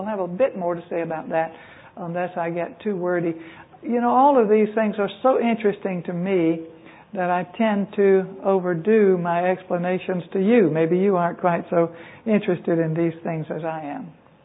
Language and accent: English; Georgia, United States; when I grew up in South Georgia, where sugarcane syrup was really a table delicacy, and most everybody had it growing in the yard or in the field, and we made our own syrup